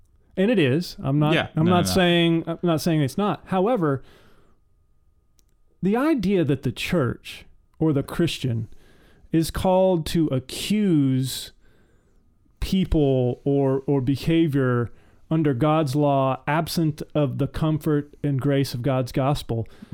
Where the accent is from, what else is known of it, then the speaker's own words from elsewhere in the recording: Texas, United States; I have a personal stake in it. I grew up in Texas.